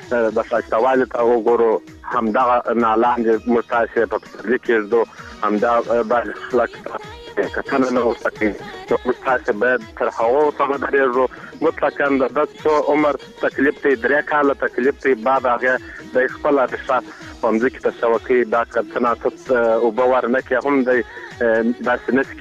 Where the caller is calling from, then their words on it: Arghandab, Kandahar, Afghanistan; دا کندهار ولایت درغنداب ولسوالۍ څخه مې